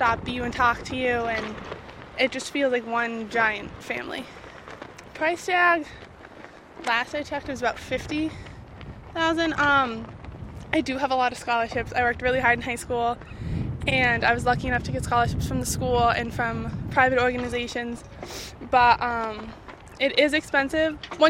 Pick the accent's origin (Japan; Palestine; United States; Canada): United States; Gloucester, Massachusetts; I'm a bio major, and I'm from Gloucester, Mass.